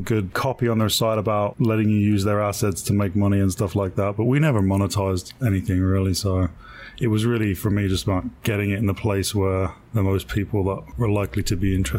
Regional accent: England, United Kingdom; moved away as an adult; now in Los Angeles, United States; So I'm from England originally. Came out to film school early 2000, mid-2000.

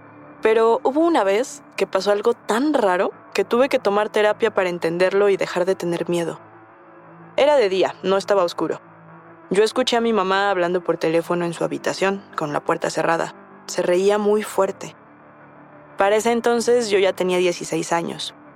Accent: Chihuahua, Mexico; Nosotros somos de Chihuahua. Desde que yo era niño, me acuerdo que mi mamá no me quería.

